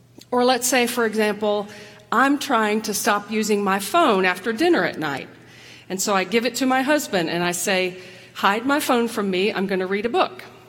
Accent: the South, United States; I mean, I grew up in the South. I grew up as a woman in the South

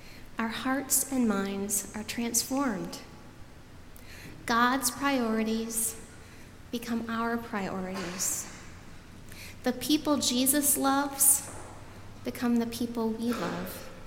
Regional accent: Michigan, United States; now in Nashville, United States; I grew up in Michigan, and when I moved here to Nashville, people would comment on my accent.

